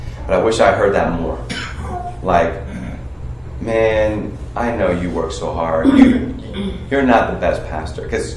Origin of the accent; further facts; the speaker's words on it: United States; Okay, I'm American, all right? So when people say that offends me. But I'm also Chinese